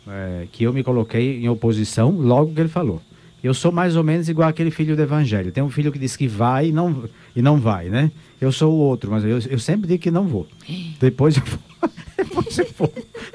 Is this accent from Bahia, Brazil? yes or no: yes; Bahia, Brazil; E olha que eu sou baiana, né